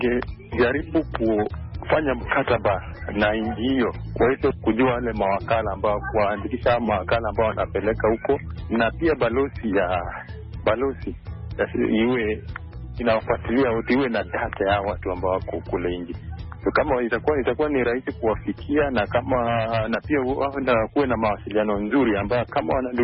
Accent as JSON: {"language": "Swahili", "town": "Moi's Bridge", "region": "Uasin Gishu County", "country": "Kenya", "said": "natoka Moses Bridge Wasingishu County, Kenya."}